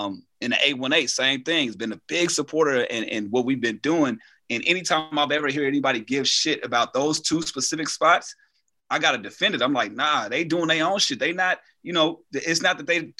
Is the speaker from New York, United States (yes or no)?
no; Carson, California, United States; obviously we grew up in Carson, right? And, you know, I went to school in Long Beach. My mom worked in Compton.